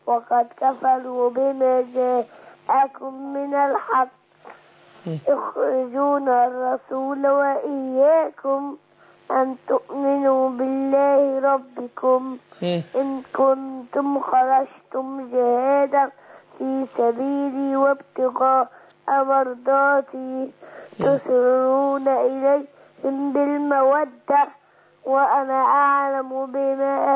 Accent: Giza, Giza Governorate, Egypt; من الجيزة.

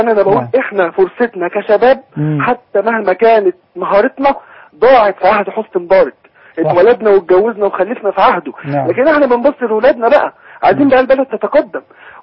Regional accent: Egypt; الرؤيه واضحه بالنسبه لينا كمصريين كلنا.

